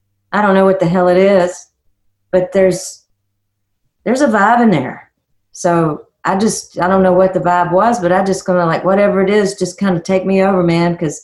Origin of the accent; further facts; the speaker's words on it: Frankville, Alabama, United States; Well, I mean, I grew up in Frankville, Alabama, and there's nothing there. Absolutely nothing there but woods. And Blacktop Highway.